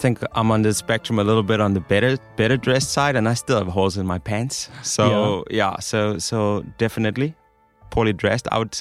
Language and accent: English; Denmark; but you also have an accent. I'm from Denmark.